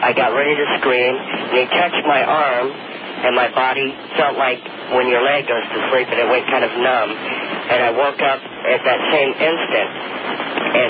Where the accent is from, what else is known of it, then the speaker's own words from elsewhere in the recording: Newport News, Virginia, United States; also born or lived in Falls Church, Virginia; I'm from Newport News, Virginia, Robert.